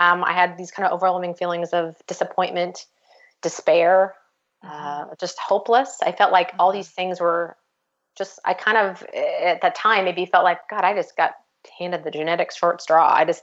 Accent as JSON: {"language": "English", "region": "Nebraska", "country": "United States", "moved": "yes", "lives_now": "Kansas City, United States", "said": "We both hail from Nebraska, no big red. And, when we moved to Kansas City"}